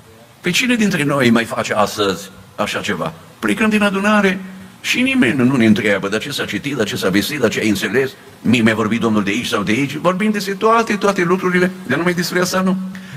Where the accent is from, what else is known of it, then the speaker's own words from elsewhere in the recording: Bucharest, Romania; born there; părinții mei sunt din Cluj, și chiar dacă eu m-am născut la București, după ce dânșii au venit la București